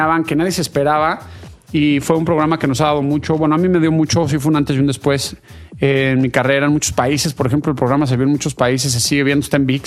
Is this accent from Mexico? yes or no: yes; Mexico City, Mexico; aquí en México, para ser bien sinceros, en la Ciudad de México, yo soy chilango